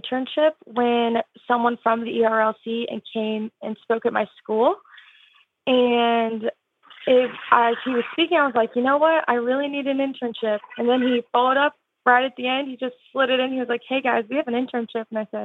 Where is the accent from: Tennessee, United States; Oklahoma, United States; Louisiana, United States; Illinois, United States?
Oklahoma, United States; Oklahoma City; I'm from Oklahoma City, Oklahoma. And I go to Oklahoma Baptist University.